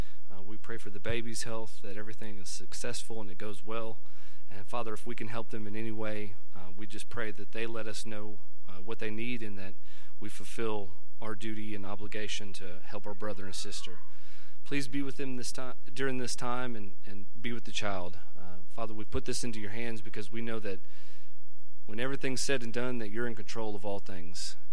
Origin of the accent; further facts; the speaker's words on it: Indiana, United States; And I'm from Indiana, so we were used to a lot of snow.